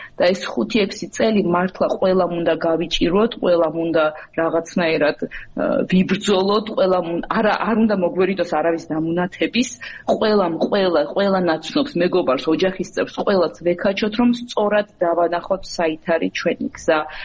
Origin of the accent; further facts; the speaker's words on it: Sukhumi, Abkhazia, Georgia; მე სოხუმიდან ვარ, სოხუმში აშენებული